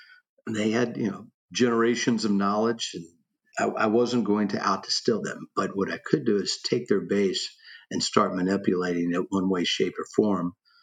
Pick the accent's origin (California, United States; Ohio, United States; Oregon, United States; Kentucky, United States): Kentucky, United States; Well, I was born in Kentucky, so I've been here most of my life. I was gone for about a dozen years. Other than that, this is what I've called home.